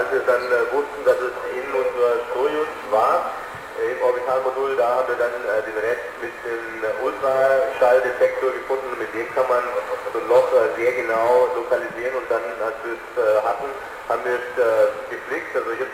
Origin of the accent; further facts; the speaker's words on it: Künzelsau, Baden-Württemberg, Germany